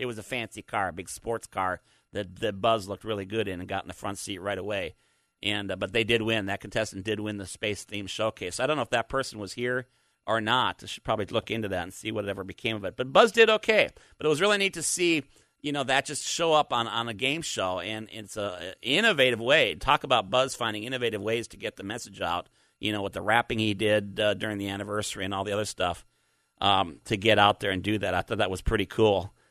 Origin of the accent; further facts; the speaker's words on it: Minnesota, United States; When I was growing up in Minnesota, I read every space-related book in the library of Ron Elementary School.